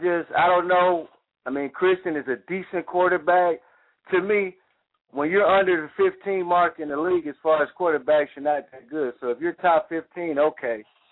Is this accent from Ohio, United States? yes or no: yes; Cleveland, Ohio, United States; yes, I'm from Cleveland, Ohio. But my favorite team is the Green Bay Packers, I must say.